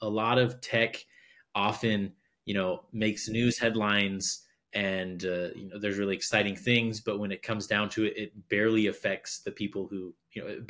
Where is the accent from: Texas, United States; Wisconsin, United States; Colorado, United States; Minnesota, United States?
Minnesota, United States; also born or lived in Indiana; Yeah. So I grew up in Minnesota in the United States. You know, lived there till right before my senior year of high school, then moved to Indiana, went off to college.